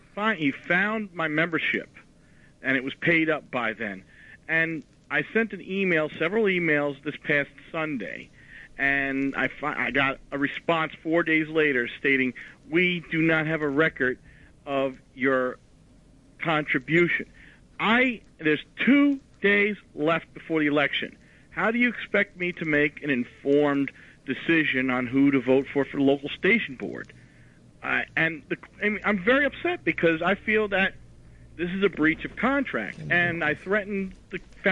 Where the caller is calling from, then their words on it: New York, United States; from Long Island.